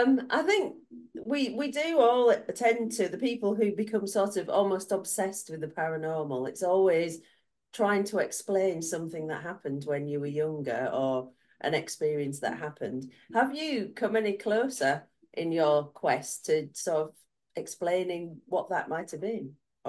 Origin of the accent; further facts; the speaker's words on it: United Kingdom; Gosh, and so being British, I've got to ask you, what's the weather like?